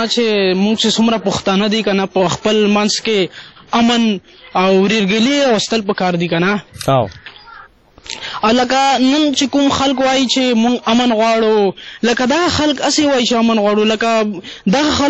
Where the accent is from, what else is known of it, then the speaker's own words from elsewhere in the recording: Miranshah, Khyber Pakhtunkhwa, Pakistan; زه کمنه خپل مسافر یم. زه د شمالي وزیرستان میرانشاه سره تعلق لرم.